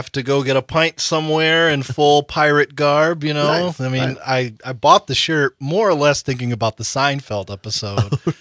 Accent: Cleveland, Ohio, United States; moved away as an adult; now in Milwaukee, United States; I am a proud Cleveland native, nice. Born and raised in Ohio. And I moved to Milwaukee back in 2014 to go to Marquette Law School.

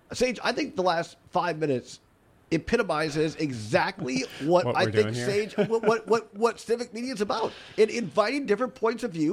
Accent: Richland Center, Wisconsin, United States; growing up in Richland Center, I worked on the radio station there

